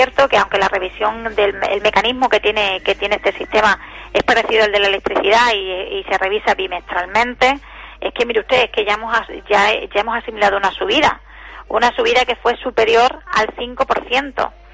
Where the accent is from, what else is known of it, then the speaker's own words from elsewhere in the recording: Extremadura, Spain; mi esfuerzo como extremeña va a ser mucho mayor que el que tenga que realizar un gallego, un vasco o un madrileño.